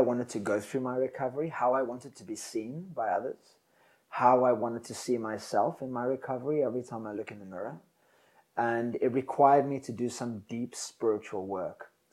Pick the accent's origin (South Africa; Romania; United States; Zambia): South Africa; And more so, I want people in my home country to know that, because that's what we need. There's a lot of, you know, sour and miserable, depressing things said about South Africa, but I still have a lot of hope for my country.